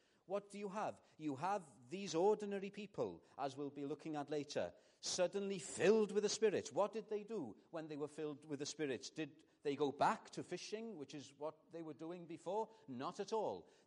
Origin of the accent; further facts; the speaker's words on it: Wales, United Kingdom; I'm a Welshman myself.